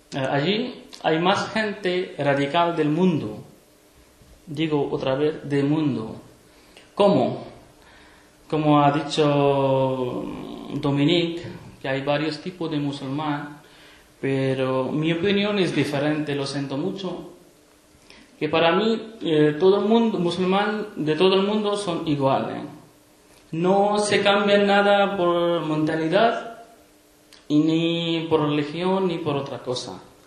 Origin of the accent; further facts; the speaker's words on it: Pakistan; Spanish is a second language; de Pakistán. Soy católico. Mi familia y mi abuelo hace 2 siglos que son cristianos católicos.